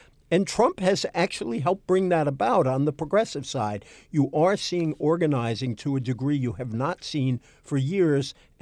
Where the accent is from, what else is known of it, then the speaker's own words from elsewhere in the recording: Fall River, Massachusetts, United States; Well, I'm from Fall River down the road